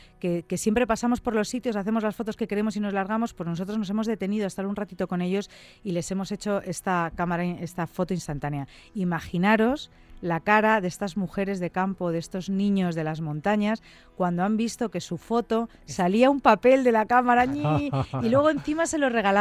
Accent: Spain; yo que sigo siendo la única española que ha dado la vuelta al mundo en moto

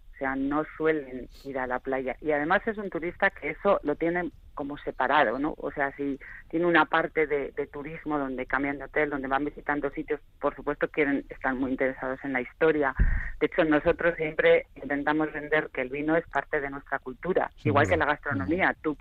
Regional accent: Miranda de Ebro, Castile and León, Spain; yo que soy de Miranda, fíjate, estamos al lado de La Rioja, estamos muy cerca de Ribera, aquí el vino es barato.

